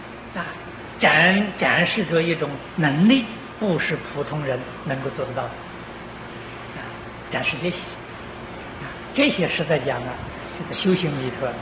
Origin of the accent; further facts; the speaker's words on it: China; 他也不像我们中国人讲灵魂啊